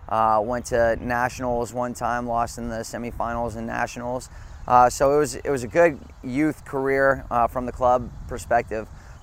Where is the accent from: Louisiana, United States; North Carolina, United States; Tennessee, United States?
Tennessee, United States; Memphis; So I grew up here in Memphis playing youth soccer here.